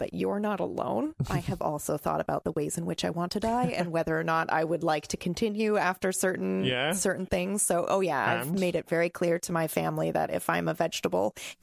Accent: Japan; moved away as an adult; also born or lived in United States; now in Canada; Well, I grew up in Japan, but then I moved to the U.S. for the most of my young adult life.

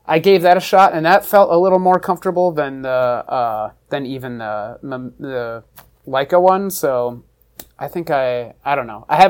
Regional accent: Buffalo, New York, United States; just a lot of growing up in Buffalo. Eventually moved to New York City and went to school for graphic design there.

